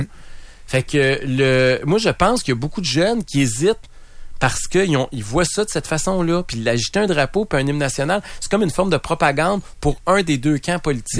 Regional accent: Quebec, Canada; qui nous ont affaiblis en tant que Québécois.

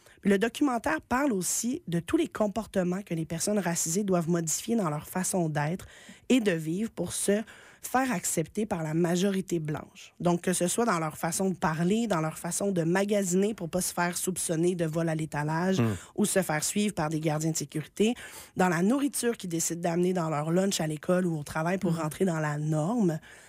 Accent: Montreal, Quebec, Canada; Je suis née à Montréal. Moi, j'ai fréquenté toute ma vie des écoles remplies de gens issus de différentes communautés culturelles.

